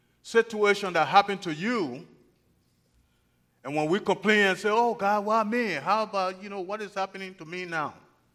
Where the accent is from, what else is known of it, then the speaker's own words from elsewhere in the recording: Liberia; I come from Liberia. And as you've heard, or you may have heard, that in Liberia there was civil war for a long time.